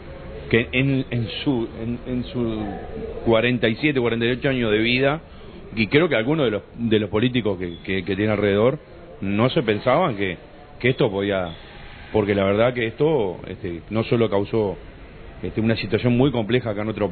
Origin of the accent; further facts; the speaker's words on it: Uruguay; en cada uno de nosotros que somos uruguayos nos apena y nos cae mal